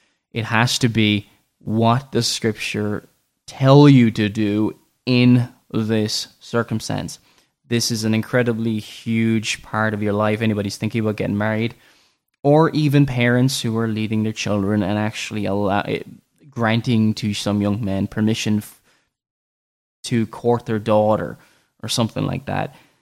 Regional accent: Ireland; Now, you may not know from my accent, I am not even too sure if you know, people know that I'm actually Irish

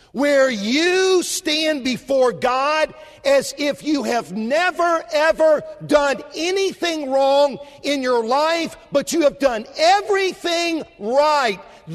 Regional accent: Columbia, South Carolina, United States; I'm a South Carolina boy, and I accept that very gratefully. Now, he almost threw under the bus my hometown, which is Columbia.

